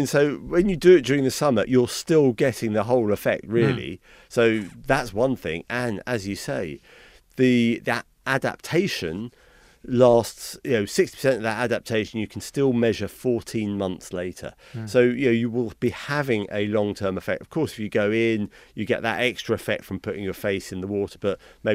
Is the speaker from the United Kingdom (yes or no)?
yes; Brighton, South East England, United Kingdom; I come from Brighton